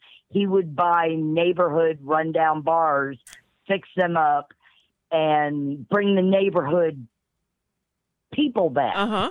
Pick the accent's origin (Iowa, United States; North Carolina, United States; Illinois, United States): Illinois, United States; Chicago; now in Missouri, United States; Yeah. But I was born and raised in Chicago.